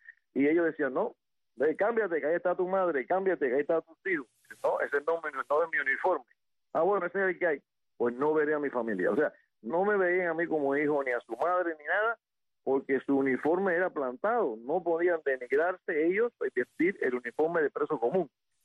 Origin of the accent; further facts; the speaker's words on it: Cuba; moved away as an adult; hasta que yo salí de Cuba con mi padre, yo tenía 19 años, el año 1979.